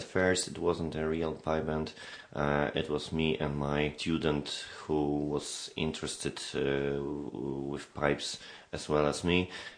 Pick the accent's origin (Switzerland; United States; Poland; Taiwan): Poland; Częstochowa, Silesian Voivodeship; English is a second language; Yes, we are from Częstochowa, all of us, and nobody has got more than 30 minutes by bus to, mm-hmm. to take part in a rehearsal. Częstochowa is a rather big city, so we've got about 250,000 persons, I think.